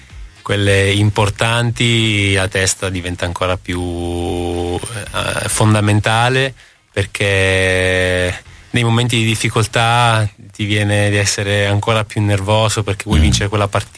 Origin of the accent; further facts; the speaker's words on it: Calabria, Italy; Io sono calabrese, quindi per forza.